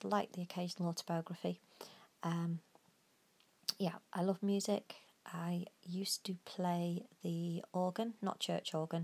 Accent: North West England, United Kingdom; also born or lived in Cheshire; You may tell from my accent that I am not originally from the southwest. We're originally from, well, I was born in Cheshire, which is in the north of England, but lived most of my life in Lancashire.

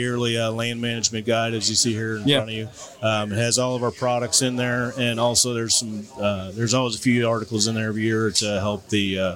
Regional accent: Perryville, Missouri, United States; First it was just my hometown of Perryville, Missouri.

